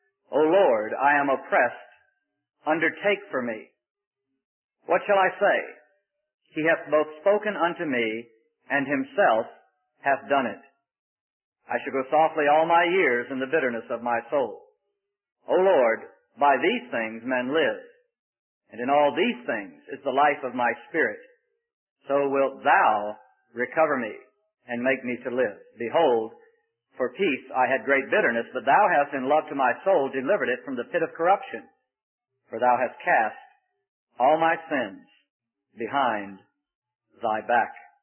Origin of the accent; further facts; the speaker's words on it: Florida, United States; We're just a little bit north of Orlando, so we're from Florida